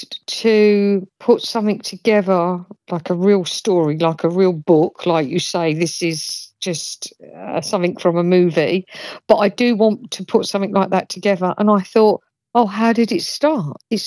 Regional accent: Ireland; I wanted March the 17th, Paddy's Day, because I'm Irish, and I just thought, luck of the Irish.

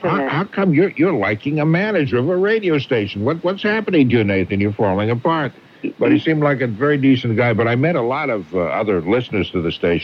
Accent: Everett, United States; I remember we used to think, when I was growing up in Everett

